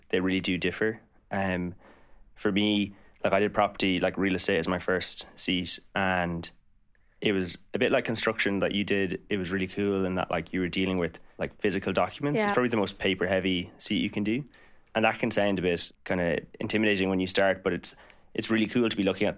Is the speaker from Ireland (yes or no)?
yes; Cork, Munster, Ireland; I'm from Cork and I did law and business in UCC.